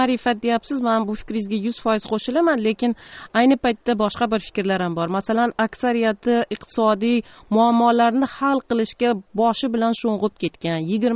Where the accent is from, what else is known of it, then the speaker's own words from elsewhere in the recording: Bukhara, Bukhara Region, Uzbekistan; Masalan, men Buxorodanman. Siz so'radingiz, men Buxorodanman dedim.